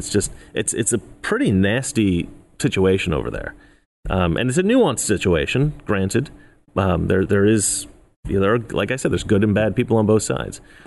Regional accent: Oregon, United States; now in Los Angeles, United States; either back home in Oregon where I grew up or in Los Angeles where I live now

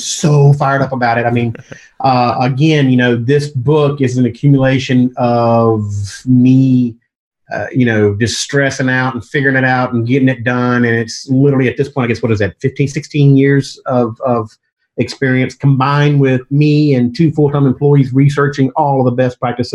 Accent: Pascagoula, Mississippi, United States; I grew up in South Mississippi, in a small town named Pascagoula, Mississippi.

